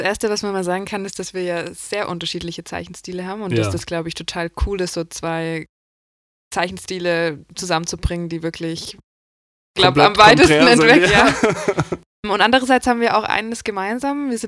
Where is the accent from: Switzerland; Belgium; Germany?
Germany; now in Austria; wir kommen beide aus Deutschland und haben uns dann hier in Österreich zum Master getroffen.